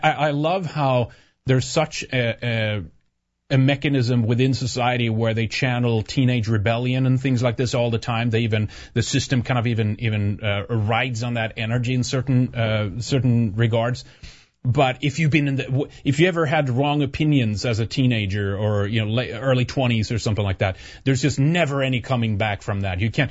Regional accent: Sweden; English is a second language; I used to drink too a lot of growing up in Sweden.

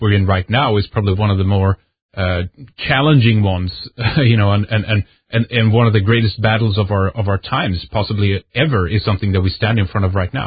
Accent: Sweden; English is a second language; I remember growing up in Sweden and feeling very, how do I put it?

